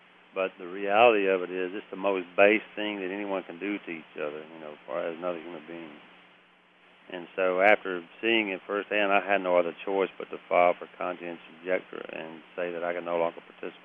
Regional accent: Tennessee, United States; also born or lived in Alabama; And I was born in Alabama, and I was raised in Tennessee.

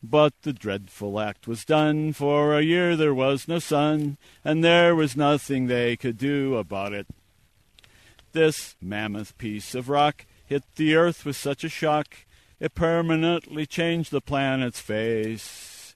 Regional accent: Berkeley, California, United States; I'm from Berkeley, Bay Area Watershed

